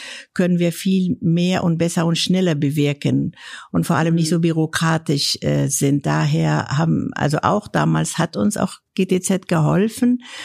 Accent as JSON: {"language": "German", "region": "Kunduz", "country": "Afghanistan", "tie": "born or raised there", "also_born_or_lived": "Kabul", "second_language": "German", "moved": "as an adult", "lives_now": "Germany", "said": "ich bin, wie gesagt, in Kunduz aufgewachsen bis zu meinem 20. Lebensjahr. Das letzte Jahr in Kabul, da war ich an der Universität, habe Germanistik studiert und danach habe ich meinen Mann kennengelernt an der Universität und wir sind dann nach Deutschland gekommen."}